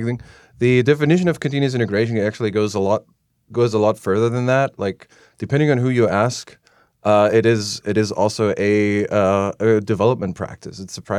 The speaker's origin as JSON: {"language": "English", "region": "Berlin", "country": "Germany", "second_language": "English", "said": "I'm from Berlin in Germany"}